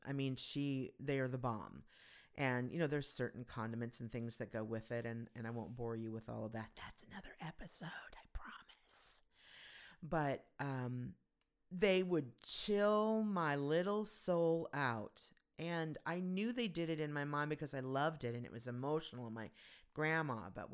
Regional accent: California, United States; there was a big piece of huge, you know, significant piece of property that I grew up on in Southern California

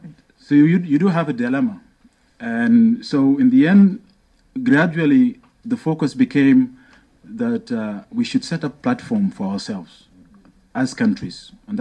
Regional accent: South Sudan; So I used to call myself a Sudanese, but always saying that I'm from South Sudan within Sudan itself.

